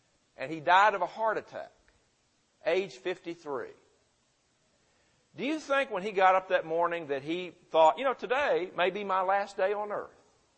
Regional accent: Murfreesboro, Tennessee, United States; Growing up in Murfreesboro, where we had Middle Tennessee State

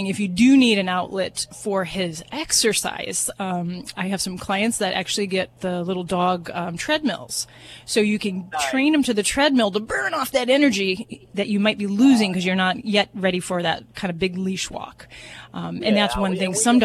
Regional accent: Las Vegas, Nevada, United States; You know, I'm from Vegas, so, that's when the big payout comes.

